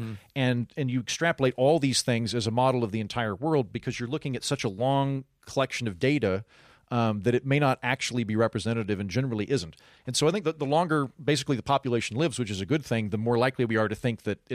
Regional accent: Oklahoma, United States; I'm from Oklahoma. I should be way more concerned about diabetes than terrorists.

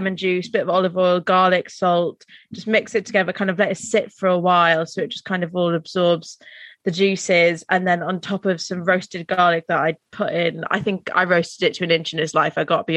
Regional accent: Wales, United Kingdom; all I do is just slip into a Bristolian accent every now and then. I'm Welsh. What am I doing?

